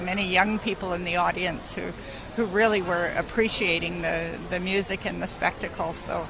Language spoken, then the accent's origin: English; Canada; I enjoyed the snowflakes being a Canadian.